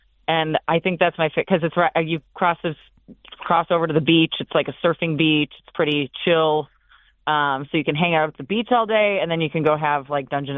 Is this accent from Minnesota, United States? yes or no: yes; Minnesota, United States; now in Boston, United States; So every time you guys tease me that, like, I'm not a Minnesotan anymore, I'm like, I'm recruiting Bostonians into the city.